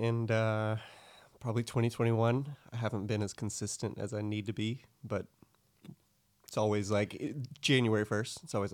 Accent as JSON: {"language": "English", "town": "Lexington", "region": "Texas", "country": "United States", "tie": "born or raised there", "said": "Yeah, I grew up in Lexington, Texas, which nobody's ever heard of. Unless they're a big barbecue connoisseur in Texas."}